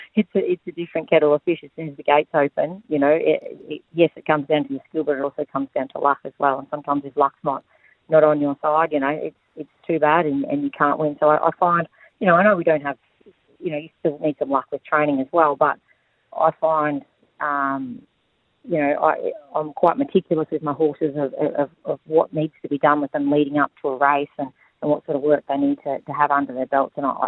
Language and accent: English; Terang, Victoria, Australia; also born or lived in North Queensland; I'm actually originally from Warrnambool, so Terang actually, and when I decided I wanted to be a jockey, it's obviously pretty hard in Victoria, so I moved up to North Queensland